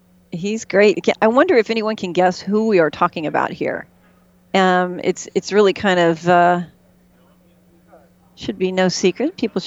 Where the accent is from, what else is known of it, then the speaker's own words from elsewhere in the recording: Tampa, Florida, United States; I mean, I love Tampa. I was born in Tampa. I was raised in Tampa half, but I went to school at USC